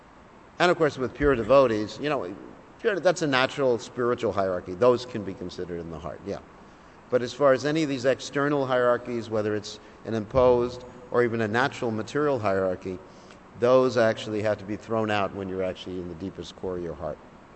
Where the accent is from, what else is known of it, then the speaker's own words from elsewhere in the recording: United States; I'm an American. You know, we know better because we're liberated.